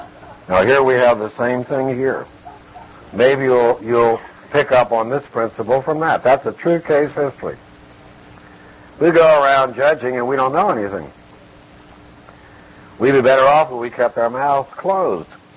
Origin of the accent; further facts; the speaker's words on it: Philadelphia, Pennsylvania, United States; When I was a young boy growing up in Philadelphia, nobody's a young boy in Philadelphia, by the way.